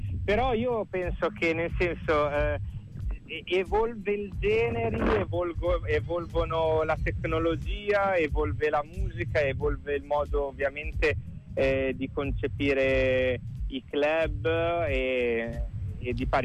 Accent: Cesena, Emilia-Romagna, Italy; io sono di Cesena e a Rimini da teenager ci ho passato diverso tempo

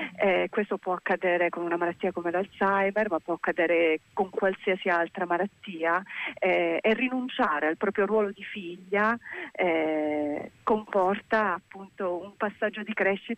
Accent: Milan, Lombardy, Italy; io vengo da Milano, esatto

